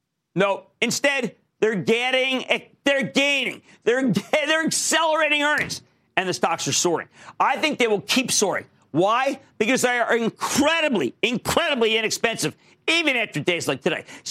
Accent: Pennsylvania, United States; I want to go to Robert, my home state of Pennsylvania.

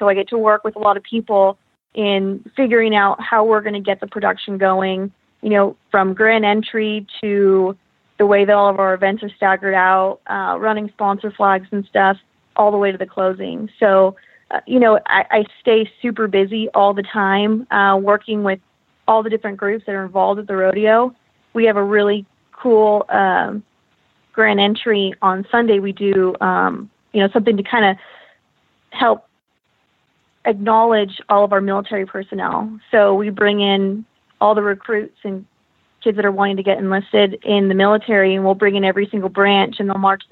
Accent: California, United States; I am a Starbucks person because I'm from California and there's a Starbucks on every corner.

